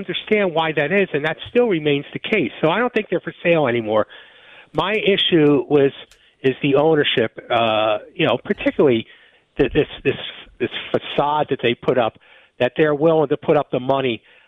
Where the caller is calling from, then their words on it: Miramar Beach, Florida, United States; I'm calling you from the Lavero Southern Compound, Winter Compound, here in Miramar Beach, Florida, home of Jack Del Rio.